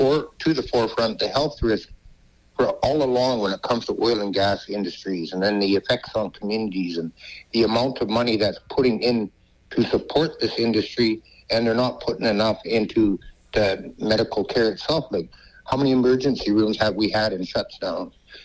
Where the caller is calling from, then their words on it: British Columbia, Canada; I am from the Tsayu, the Beaver Clan of the Wet'suwet'en, and I'm calling from my home here in Tekia, Igalgan.